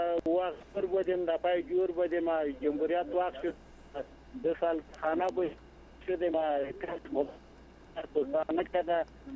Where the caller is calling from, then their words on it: Baghlan, Afghanistan; له بغلان مې درته زنګ وهله